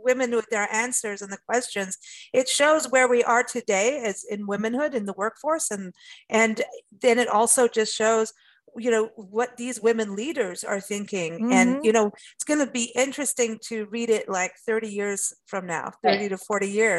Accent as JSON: {"language": "English", "country": "South Africa", "tie": "born or raised there", "also_born_or_lived": "Kenya", "said": "You know, I grew up in South Africa and Kenya, and at my age group, women were, you're supposed to be having babies"}